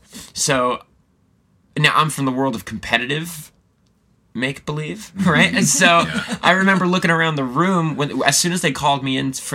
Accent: Staten Island, New York, United States; my friend Jason, who I grew up doing children's theater with, in my hometown, Staten Island, New York.

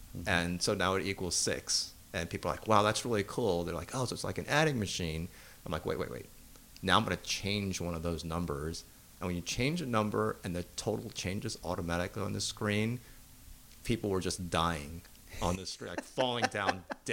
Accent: Manhattan, New York, United States; I think that growing up in Manhattan and being kind of a street kid

